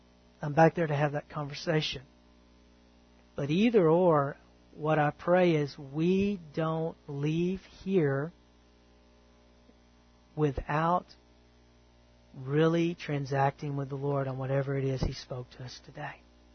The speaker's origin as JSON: {"language": "English", "region": "the South", "country": "United States", "tie": "born or raised there", "said": "I grew up in the South where I knew of Jesus, but I didn't know Jesus."}